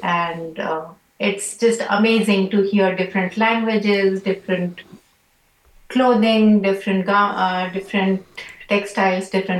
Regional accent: Japan; now in Carmel, United States; So when I came from Japan to here in 2021, I live in Carmel

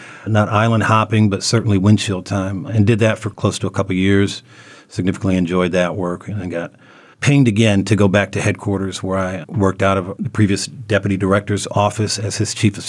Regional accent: Michigan, United States; then transferred back to my home state in Michigan to the Detroit field office

